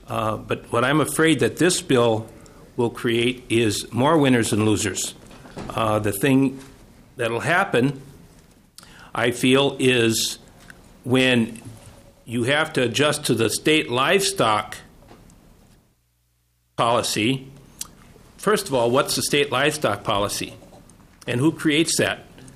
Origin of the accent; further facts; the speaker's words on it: Minnesota, United States; I'm from Todd County, Senator Inglewood's district.